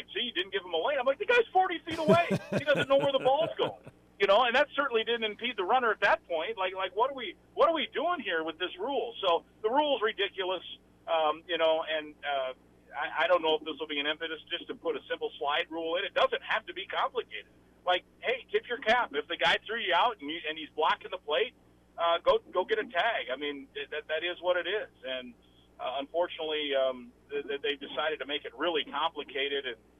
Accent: Iowa, United States; I think the rule's still the same, but I grew up in Iowa.

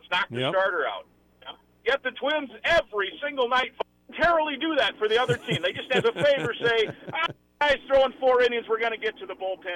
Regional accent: Manchester, Iowa, United States; Back in 1980, I was 9 years old, my hometown of Manchester, Iowa.

